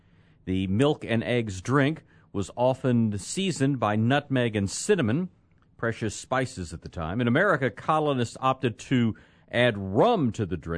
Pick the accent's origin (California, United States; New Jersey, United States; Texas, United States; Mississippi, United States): Texas, United States; Corsicana; You know, for the early part of my life, I grew up in Corsicana